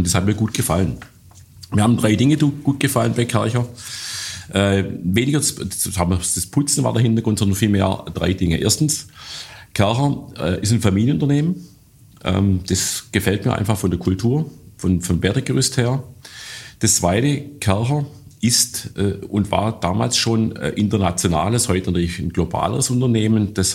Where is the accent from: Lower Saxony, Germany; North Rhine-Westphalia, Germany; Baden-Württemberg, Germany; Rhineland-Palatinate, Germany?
Baden-Württemberg, Germany; Winnenden; Ich bin hier geboren, in Winnenden. Also Stuttgart formal, aber aufgewachsen in Winnenden. Also da, wo Kärcher ist. Ich habe in Stuttgart studiert